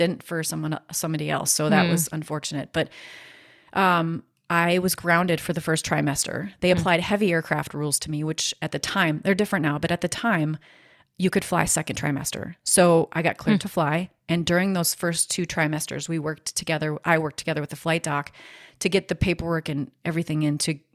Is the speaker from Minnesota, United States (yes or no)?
yes; Minnesota, United States; because I'm from Minnesota. We say guys, right? Hey, guys.